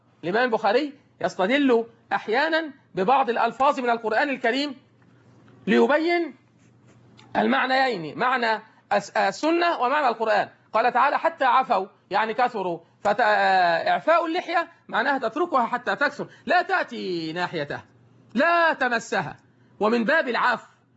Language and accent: Arabic; Egypt; خاصة عندنا في مصر